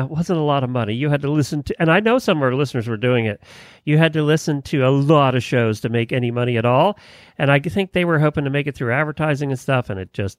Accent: Ocala, Florida, United States; from Ocala, Florida.

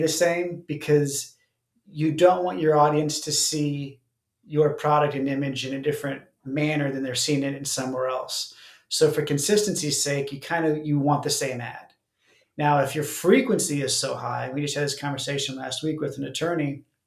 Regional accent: Kansas City, Missouri, United States; I came from Kansas City. I've born and raised in Kansas City

